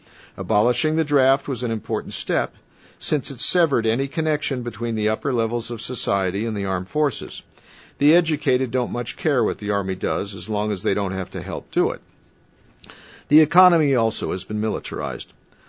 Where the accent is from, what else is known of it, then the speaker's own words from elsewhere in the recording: the South, United States; Yes, I know about the intolerance of small towns, and I grew up in the South